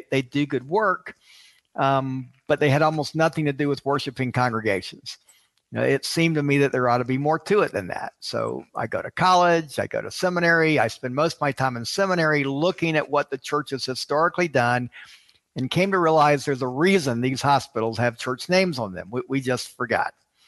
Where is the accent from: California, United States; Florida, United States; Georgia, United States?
Georgia, United States; Atlanta; now in Memphis, United States; I did. I grew up in Atlanta. And at the time when I'm ready to start my own church-based health clinic, I wanted to stay in the South. I did not want to go back to Atlanta.